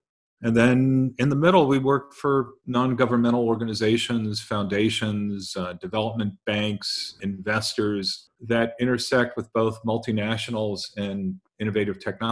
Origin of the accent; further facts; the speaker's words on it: New York City, New York, United States; I grew up in New York City in Queens